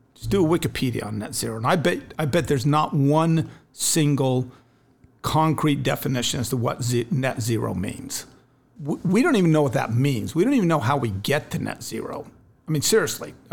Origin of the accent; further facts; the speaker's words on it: United States; I've never felt like the people there hate me because I'm an American.